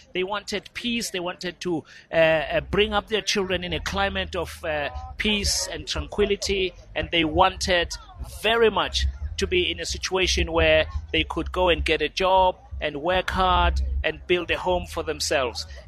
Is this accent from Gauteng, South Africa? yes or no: yes; Soweto, Gauteng, South Africa; Growing up here in Soweto, the largest black township in South Africa